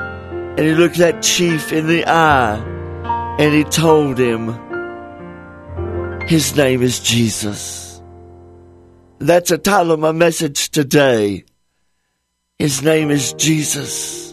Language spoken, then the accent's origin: English; North Carolina, United States; Wilkes County, my hometown, has tons of churches.